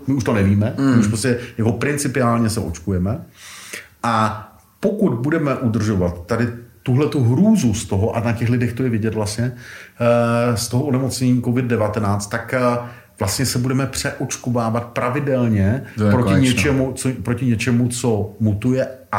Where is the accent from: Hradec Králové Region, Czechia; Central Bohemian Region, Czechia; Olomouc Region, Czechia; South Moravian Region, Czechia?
South Moravian Region, Czechia; Brno; Já jsem řekl rodilej Brňák a jezdím tam